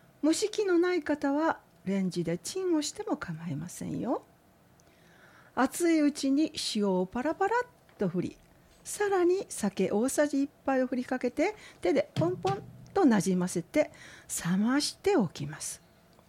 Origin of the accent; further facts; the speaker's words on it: Kochi, Japan; 私の出身地高知県の代表的なナス料理で